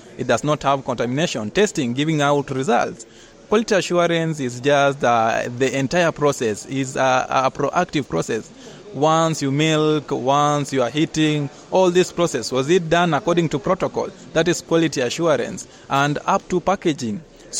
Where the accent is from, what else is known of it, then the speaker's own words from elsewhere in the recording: Kenya; Yes, I'm a Kenyan.